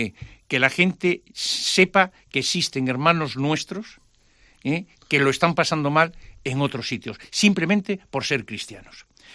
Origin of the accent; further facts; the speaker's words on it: Spain; como somos los españoles, ¿no? Los españoles somos gente tirada para adelante, que ayudamos, intentamos ayudar los unos a los otros